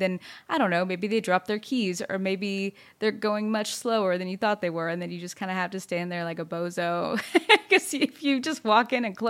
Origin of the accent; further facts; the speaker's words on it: the South, United States; And so being born and raised in the South, you know, I was used to always making eye contact and smiling and opening doors.